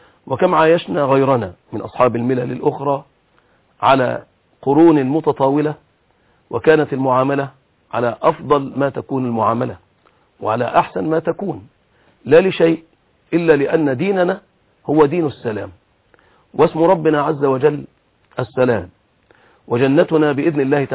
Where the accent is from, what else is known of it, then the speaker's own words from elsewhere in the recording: Egypt; ما زلنا نعيش أجواء في بلدنا مصر